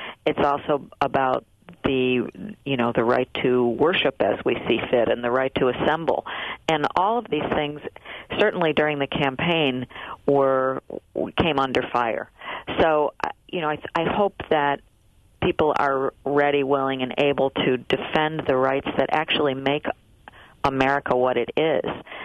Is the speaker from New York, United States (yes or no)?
yes; Lackawanna, New York, United States; I'm from Buffalo. I grew up in a town called Lackawanna